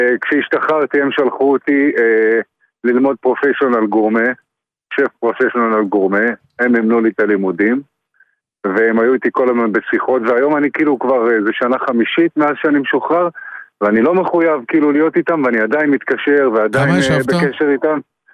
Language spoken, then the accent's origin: Hebrew; Ashkelon, Southern District, Israel; now in Nir Yisrael, Israel; גדלתי באשקלון.